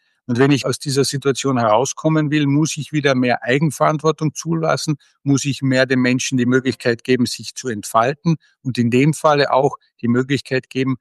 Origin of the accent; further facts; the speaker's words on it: Austria; als Europäer, als überzeugter Europäer, als Österreicher, als einer, der auch den deutschsprachigen Raum liebt.